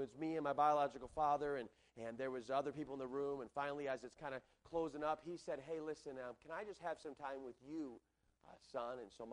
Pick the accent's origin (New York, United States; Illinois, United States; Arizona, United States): Arizona, United States; Tucson; I grew up in Tucson, Arizona